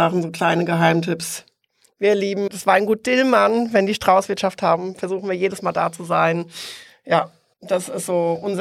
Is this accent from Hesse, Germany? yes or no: yes; Oestrich-Winkel, Hesse, Germany; Ich bin in Österreich-Winkel aufgewachsen